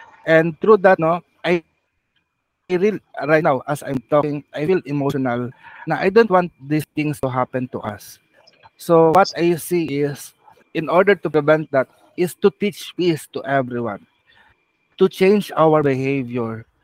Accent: Philippines; Probably we as Filipino are easy-go-lucky.

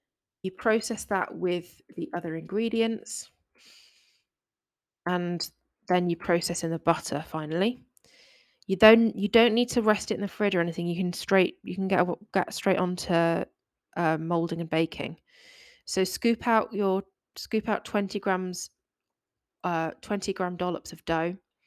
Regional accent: United Kingdom; as I would say, being British and all.

